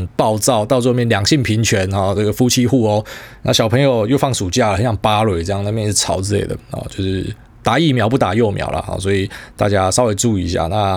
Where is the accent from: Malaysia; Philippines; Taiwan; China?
Taiwan; 当然我们台湾人比较怕死嘛